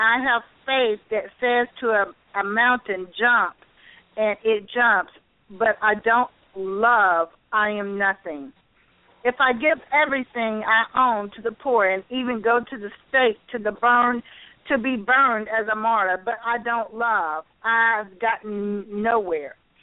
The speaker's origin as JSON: {"language": "English", "region": "Georgia", "country": "United States", "said": "We are originally from Georgia, and we moved here over 8 years ago."}